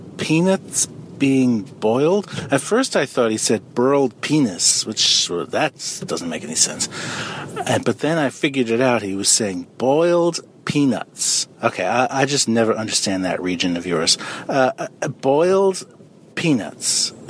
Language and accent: English; New York, United States; Okay, well, you know, I'm from New York. I don't know these things